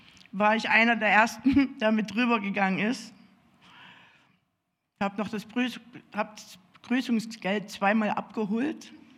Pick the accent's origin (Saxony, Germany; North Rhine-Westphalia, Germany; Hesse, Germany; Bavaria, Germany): Saxony, Germany; Marienberg; komme auch aus Marienberg. Ich bin 51, auch wenn ich nicht so aussehe. Ich bin in der DDR-Zeit aufgewachsen.